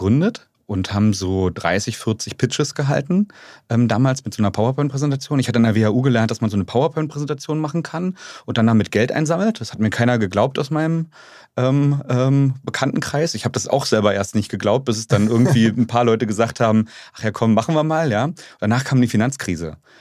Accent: Strausberg, Brandenburg, Germany; bin sehr, sehr bodenständig aufgewachsen in Strausberg, was super coole Kindheit war

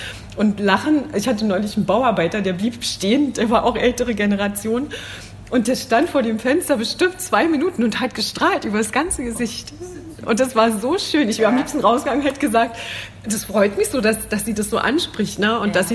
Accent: Thuringia, Germany; wir kommen aus Thüringen

